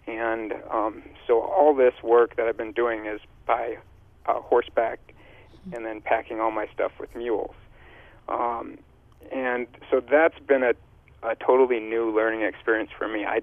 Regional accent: Pierre, South Dakota, United States; and I grew up in Pierre. Now I live down by Chamberlain, but when I was growing up in Pierre

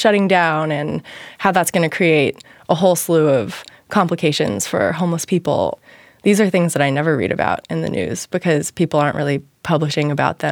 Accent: San Francisco, California, United States; Growing up in San Francisco, I have worked with the city's homeless population in various ways.

